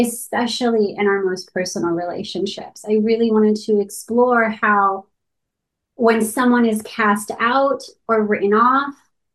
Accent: Santee, California, United States; myself am first generation Mexican American growing up in Santee, which I'm sure you're familiar with, is nicknamed Clantee because of all the KKK members that live there

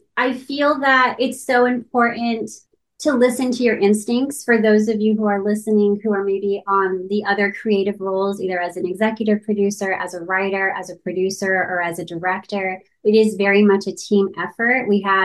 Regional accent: Santee, California, United States; myself am first generation Mexican American growing up in Santee, which I'm sure you're familiar with, is nicknamed Clantee

